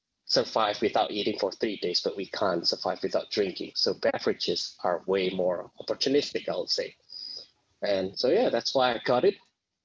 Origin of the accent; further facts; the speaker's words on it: Indonesia; moved away as an adult; now in Australia; I'm originally came from Indonesia. Came here to Australia for studying